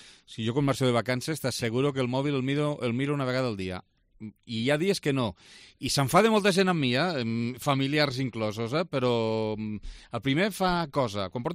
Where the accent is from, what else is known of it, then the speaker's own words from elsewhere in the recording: Lleida, Catalonia, Spain; Ho dic com a lleidatà, mare lleidatana, padrins de Lleida, vull dir...